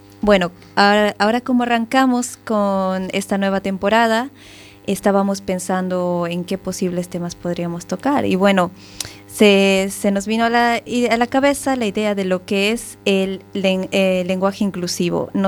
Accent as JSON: {"language": "Spanish", "country": "Bolivia", "said": "Yo soy de Bolivia, soy psicóloga y estudiante de doctorado."}